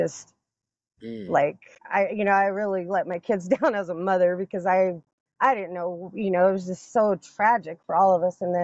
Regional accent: Denver, Colorado, United States; also born or lived in New Jersey; So I grew up in Denver, moved here when I was three from New Jersey.

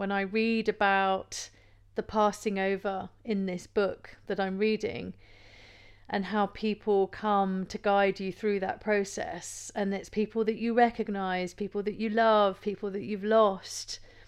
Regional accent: England, United Kingdom; But in this country, you know, in my home country in England, it's not something that we talk openly about.

